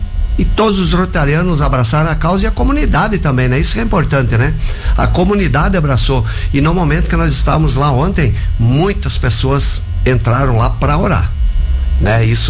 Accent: Pato Branco, Paraná, Brazil; eu sou de Pato Branco, já sou rotariano há 28 anos

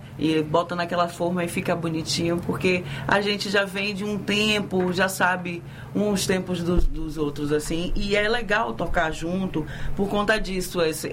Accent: Salvador, Bahia, Brazil; Como a gente é de Salvador, a gente traz esses elementos da música afro-baiana pra dentro do forró

